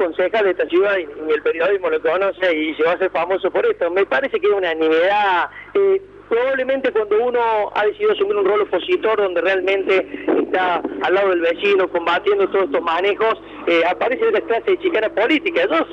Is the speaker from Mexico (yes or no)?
no; Villa María, Córdoba, Argentina; tengo mi estudio público en Villa María, soy de Villa María, tengo propiedad en Villa María.